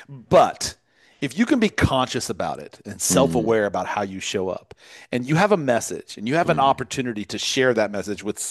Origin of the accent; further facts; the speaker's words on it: California, United States; I'm from California too, so safe travels back to the motherland.